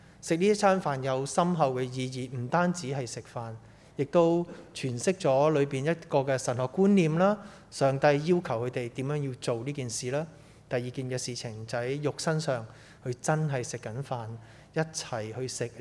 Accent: Hong Kong; also born or lived in Toronto, Canada; 那时候我在加拿大的多伦多读大学一年班，在那时候呢我觉得我是一个中国人，我不再是一个香港人。

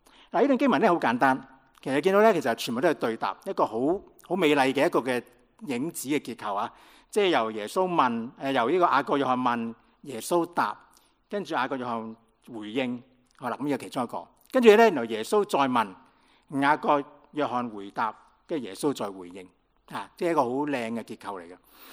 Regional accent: China; 我们中国人叫做先入门就为什么？为大嘛

